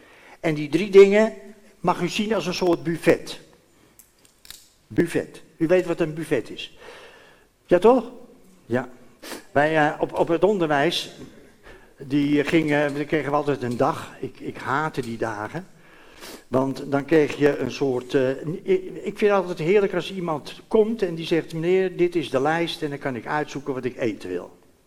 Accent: Amsterdam, North Holland, Netherlands; ik denk altijd als ik op 4 mei zit als Amsterdammer

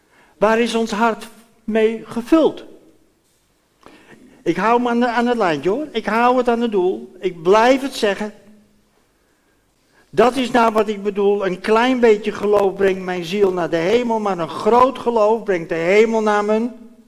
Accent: Amsterdam, North Holland, Netherlands; ik denk altijd als ik op 4 mei zit als Amsterdammer

